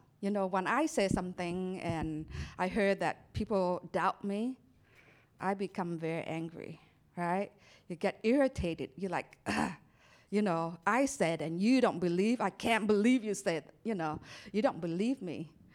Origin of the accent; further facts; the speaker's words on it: Vietnam; English is a second language; I remember when I was growing up in Vietnam, our house only have one room.